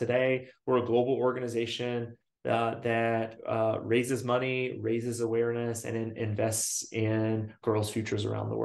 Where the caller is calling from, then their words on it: Brooklyn, New York, United States; I am based in Brooklyn, New York, which is where I am today.